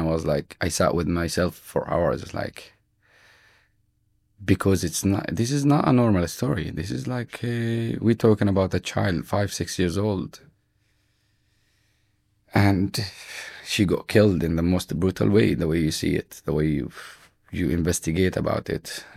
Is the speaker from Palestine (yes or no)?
yes; Palestine; moved away as an adult; now in London, United Kingdom; I never really dealt with my childhood or the way I grew up in Palestine. You don't realize the traumas until you are like, I moved 4 years ago to London.